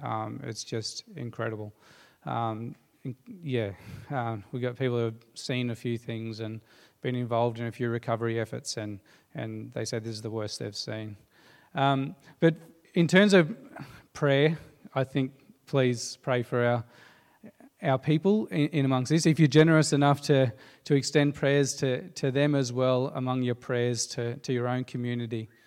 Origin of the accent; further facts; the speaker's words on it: Ipswich, Queensland, Australia; We come from the Brisbane area, or Ipswich area. You know, it was flood affected as well down there.